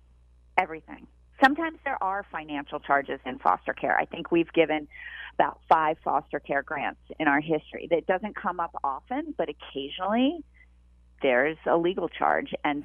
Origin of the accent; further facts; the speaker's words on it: Philadelphia, Pennsylvania, United States; Well, you know, I was born and raised and lived most of my life in Philadelphia, so it is my hometown and a very special night.